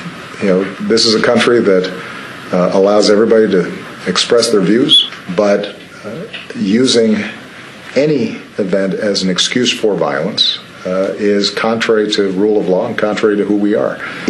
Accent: Chicago, Illinois, United States; there are a lot of communities in my hometown of Chicago

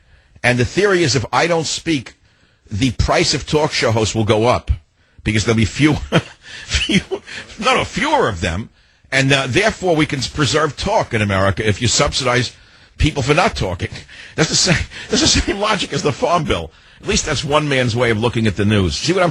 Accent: New York, United States; That's what I liked about growing up in New York. It was so competitive.

